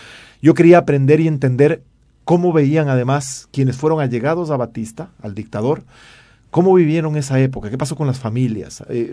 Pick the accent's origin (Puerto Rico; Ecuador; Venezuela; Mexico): Ecuador; soy un escritor ecuatoriano